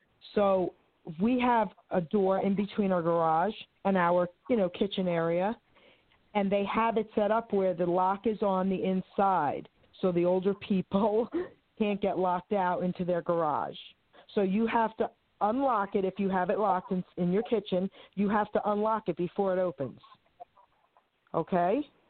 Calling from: New Jersey, United States; I'm calling from New Jersey.

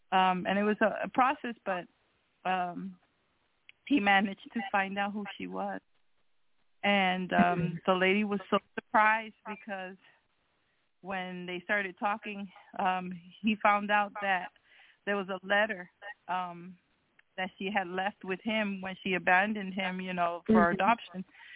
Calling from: Texas, United States; from Texas.

